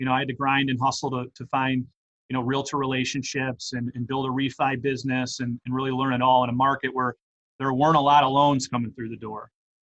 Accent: Detroit, Michigan, United States; So I grew up in Metro Detroit. I played college football at Hillsdale College, which is outside of Detroit.

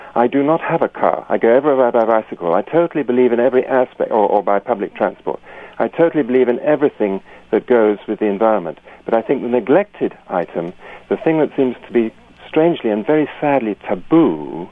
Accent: Rwanda; first language Kinyarwanda; English is a second language; I was born in Rwanda, Urundi, brought up there. Some of my friends were killed in the Rwandan genocide. And I spoke Kinyarwanda before I spoke English.

